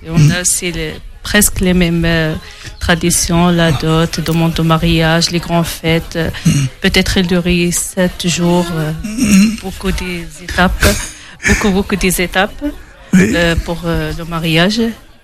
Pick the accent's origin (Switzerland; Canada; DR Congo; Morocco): Morocco; Fez, Fès-Meknès; now in France; Oui, je suis marocaine.